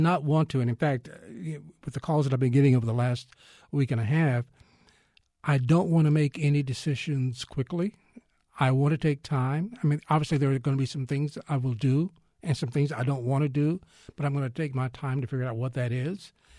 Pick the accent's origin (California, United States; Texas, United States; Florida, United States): Texas, United States; Fort Worth; Maybe a book based on just growing up in Fort Worth.